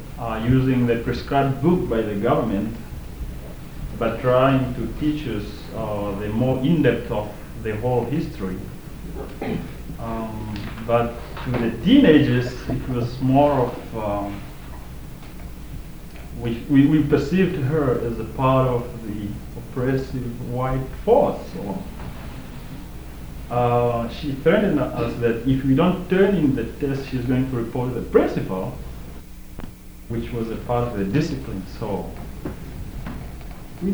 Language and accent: English; Namibia; from Namibia. And I learned reconciliation probably the hard way because of the racial tension in my country.